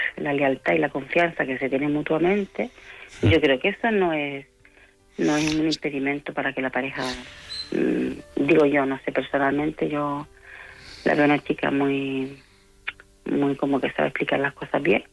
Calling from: Las Palmas de Gran Canaria, Canary Islands, Spain; Canarias, Canarias, Las Palmas de Gran

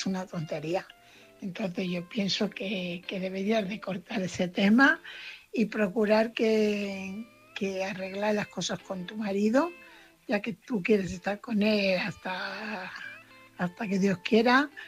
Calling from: Fuenlabrada, Community of Madrid, Spain; corresponsal de Fuenlabrada.

